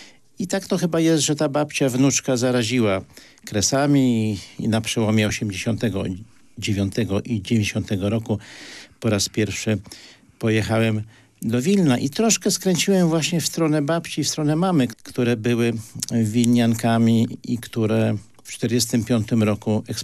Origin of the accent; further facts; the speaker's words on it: Gdańsk, Pomeranian Voivodeship, Poland; born there; Moja historia właściwie zaczyna się w Gdańsku, bo ja niestety urodziłem się w Gdańsku.